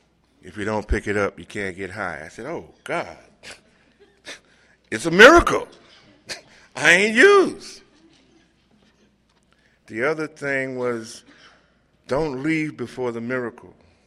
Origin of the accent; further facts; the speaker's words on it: Harlem, New York, United States; And I'm from New York, Harlem.